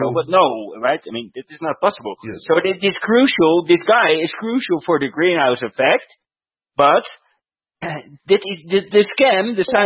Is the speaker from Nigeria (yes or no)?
no; Netherlands; now in Bogota, Colorado, United States; I come from Holland, and I live on the Bogota savannah